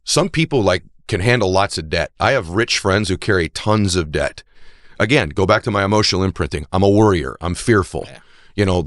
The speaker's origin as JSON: {"language": "English", "region": "New England", "country": "United States", "said": "You said New England. I'm from New England as well."}